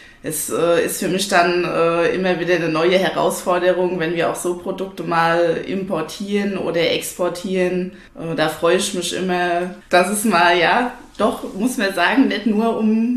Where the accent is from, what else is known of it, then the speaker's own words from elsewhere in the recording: Schornsheim, Rhineland-Palatinate, Germany; Nein, eigentlich komme ich aus Schornsheim.